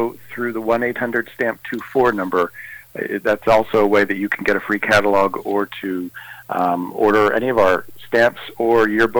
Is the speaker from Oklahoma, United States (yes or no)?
no; Pennsylvania, United States; Well, I grew up in Chester County, Pennsylvania, so I grew up in very much the rolling hills of Chester County, and it's just a beautiful place. It was a beautiful place to grow up.